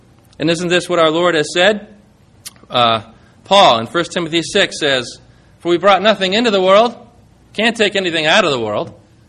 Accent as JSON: {"language": "English", "country": "United States", "said": "It makes me think about that when I'm an American and we're surrounded by so much."}